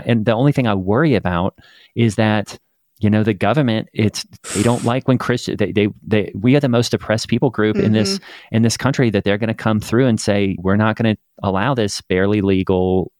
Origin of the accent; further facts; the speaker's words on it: Australia; I'm from Australia.